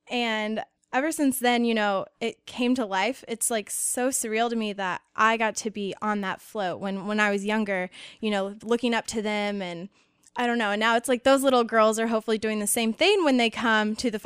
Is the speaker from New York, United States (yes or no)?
no; Indianapolis, Indiana, United States; And I grew up in Indianapolis around the city